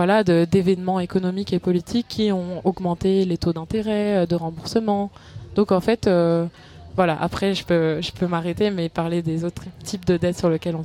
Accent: France; je parle en tant que Française ici

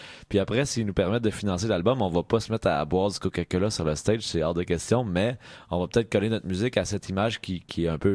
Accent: Quebec, Canada; nous, on est plus québécois que canadien

